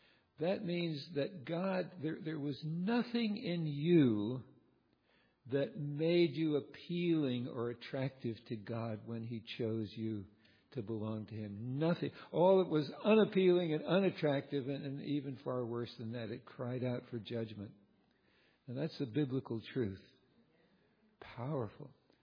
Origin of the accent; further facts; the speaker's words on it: Morristown, United States; and I had an old beat-up car living over in Morristown, my hometown